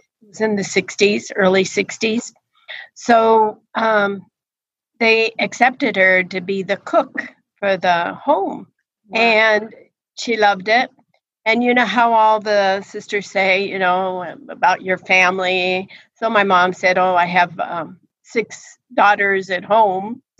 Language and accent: English; Denver, Colorado, United States; Well, I was born in Denver and raised.